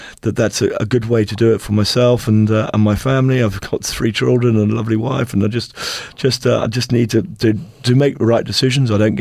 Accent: Australia; I am Australian.

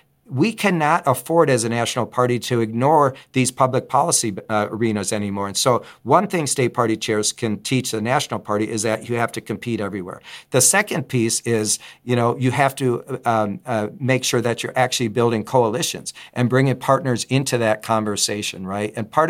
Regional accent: Minnesota, United States; because I'm from Minnesota

